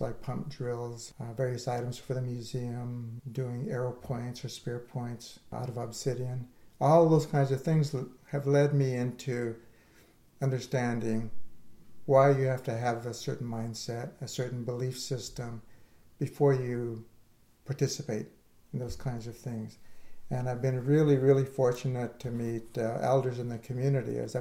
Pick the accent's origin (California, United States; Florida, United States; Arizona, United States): California, United States; I'm from Amamutsun culture, but also intertribal culture